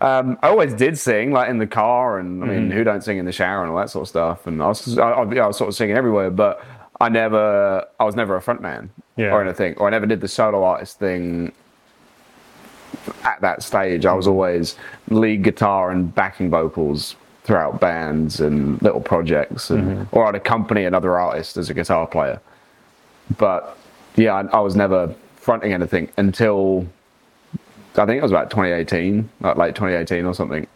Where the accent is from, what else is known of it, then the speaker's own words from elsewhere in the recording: South East England, United Kingdom; But yeah, near about everyone I meet, they go, so where are you from? I sit down the site, oh, I'm from, you know, South Oxfordshire. And they're like, is there a South Oxfordshire in the U